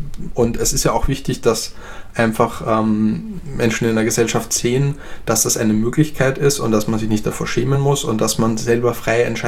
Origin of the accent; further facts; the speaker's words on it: Graz, Styria, Austria; Ich komme zum Beispiel ursprünglich aus Österreich, und aus Graz, wo ich herkomme